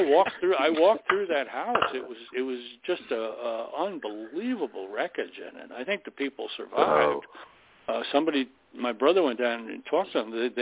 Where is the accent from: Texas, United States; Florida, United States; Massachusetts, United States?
Florida, United States; when I was raised in South Dade County. We built an addition on the house that my parents bought, this old concrete block shack owned by two hermits out in the woods. And in the rural area with avocado groves, lime groves, tomato fields, and whatnot.